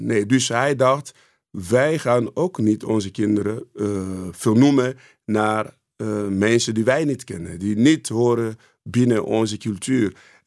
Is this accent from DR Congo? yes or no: yes; DR Congo; now in Netherlands; Ik ben opgegroeid in Congo in de tijd dat wij geen achternamen van westerse achternamen of voornamen moesten hebben.